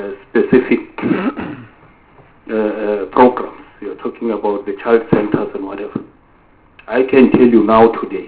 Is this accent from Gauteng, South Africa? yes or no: yes; Gauteng, South Africa; I come from Gauteng.